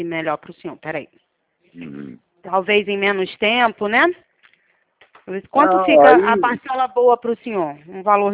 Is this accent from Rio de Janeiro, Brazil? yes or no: yes; Rio de Janeiro, Brazil; Eu sou de Campo Grande.